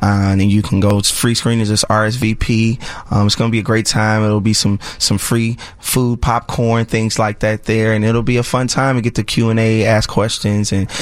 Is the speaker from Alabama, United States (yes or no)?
no; Chicago, Illinois, United States; So growing up in Chicago public schools was... Well, school, you know, I'll talk about in my stand-up growing up poor